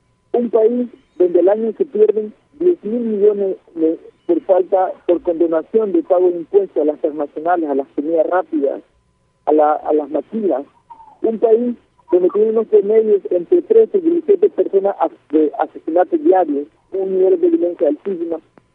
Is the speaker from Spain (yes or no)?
no; Honduras; como pueblo hondureño